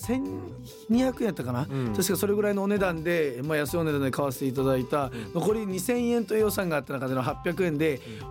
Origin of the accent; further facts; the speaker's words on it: Kurume, Fukuoka, Japan; 我々の地元久留米市のグルメやイベント、歴史、文化